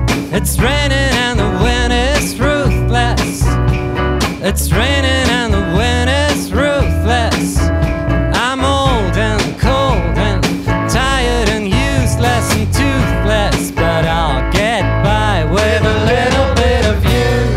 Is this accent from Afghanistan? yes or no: yes; Afghanistan; German is a second language; wenn man in so zwei unterschiedlichen Kulturen groß geworden ist, so wie ich. Dass du einmal also ich komme ursprünglich aus Afghanistan